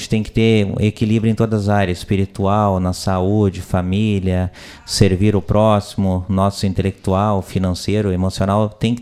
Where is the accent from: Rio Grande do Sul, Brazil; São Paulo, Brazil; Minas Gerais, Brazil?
Rio Grande do Sul, Brazil; São Lourenço do Sul; nasci aqui no interior de São Lourenço Sul, da Ses Maria. Sou da Ses Maria